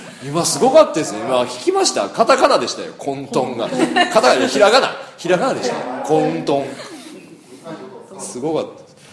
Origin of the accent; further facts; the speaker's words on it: Shiga, Japan; 俺はその滋賀県の出身やから、もう隙間しかないわけ。